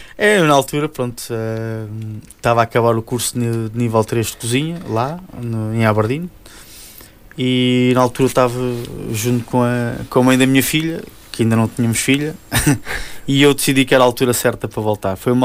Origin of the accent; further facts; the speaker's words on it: Lisbon, Portugal; Não, eu sou de Lisboa.